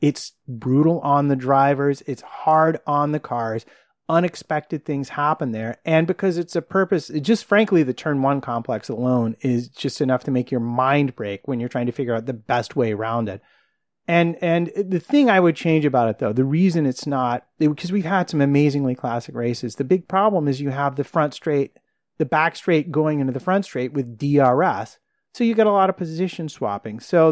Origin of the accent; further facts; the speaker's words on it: United States; Look, I'm an American. You should probably not be asking me about how to pronounce anything.